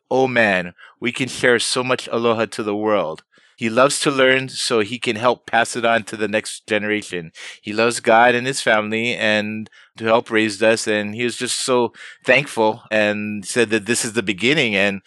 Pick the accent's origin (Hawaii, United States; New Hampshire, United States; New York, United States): Hawaii, United States; Cause that's what I've always been loving, you know, about being Hawaiian, is helping others, you know, doing good for others.